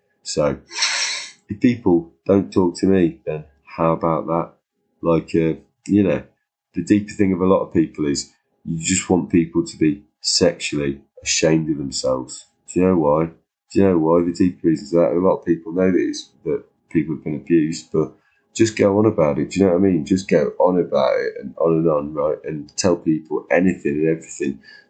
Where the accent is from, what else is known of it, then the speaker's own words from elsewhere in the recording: Ireland; Because as an Irish person, I feel like living here, I've been told that English people are good.